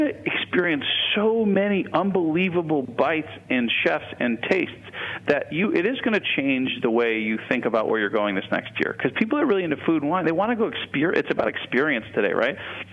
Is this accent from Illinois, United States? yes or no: yes; Chicago, Illinois, United States; I'm from Chicago, by the way.